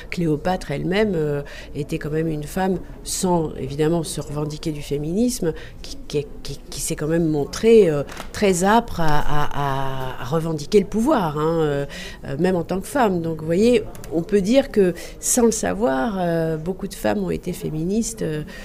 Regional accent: France; On pense aux suffragettes parce que nous, on est français

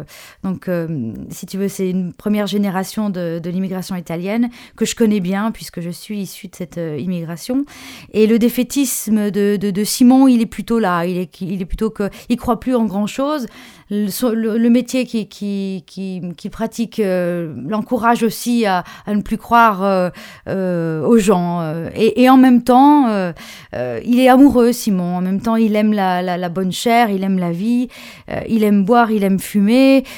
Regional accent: Saint-Étienne, Auvergne-Rhône-Alpes, France; born there; j'ai quand même des origines italiennes et je suis née à Saint-Étienne.

